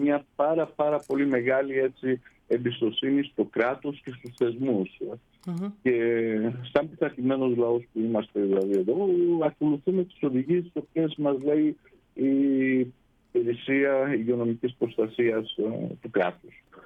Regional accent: Greece; σαν Έλληνας πολίτης που είμαι

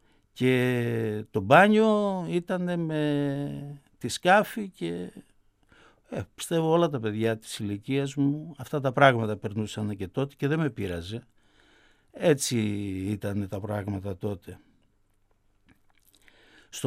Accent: Giannitsa, Central Macedonia, Greece; Γεννήθηκα στα Γενιτσά, στα προσφυγικά, από πρόσφυγες γονείς.

